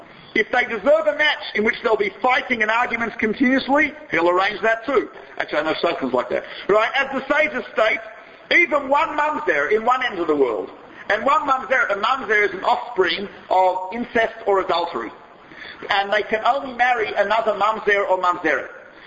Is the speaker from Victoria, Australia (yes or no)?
yes; Melbourne, Victoria, Australia; My wife is from Philadelphia, I'm from Australia. I'm from Melbourne, Australia, she's from Philadelphia.